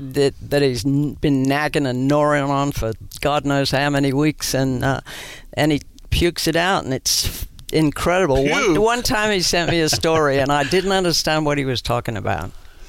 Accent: Birmingham, West Midlands, United Kingdom; But I am from Birmingham, England, which is was the most polluted city in Europe in World War II.

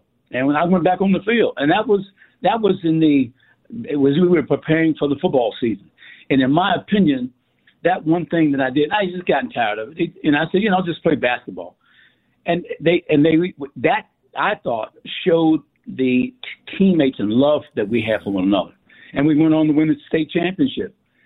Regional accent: Atlanta, Georgia, United States; Flanagan to me was the Magic Johnson of our era as we grew up in Atlanta.

